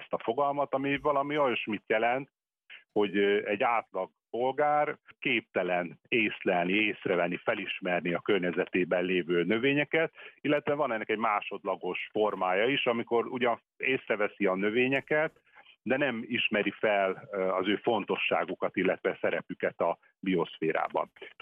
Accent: Szarvas, Békés, Hungary; ugye szarvasi vagyok

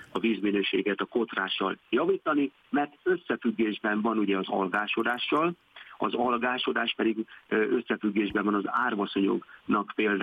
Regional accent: Lake Balaton, Hungary; én ugye ide születtem a Balatonra, és mindig mondom, hogy balatoni gyereknek lenni, vagy Balatont választani otthonának

